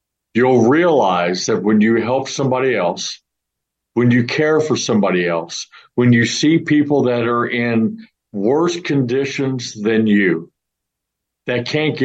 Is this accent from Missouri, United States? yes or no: yes; St. Louis, Missouri, United States; now in Houston, United States; Although I'm from the St. Louis area, I'm used to snow.